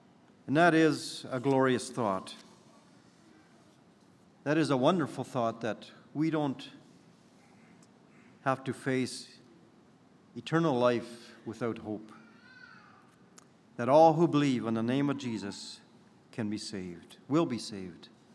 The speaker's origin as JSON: {"language": "English", "town": "Austin", "region": "Texas", "country": "United States", "said": "I'm from the Austin area, and it's good to be with you this morning."}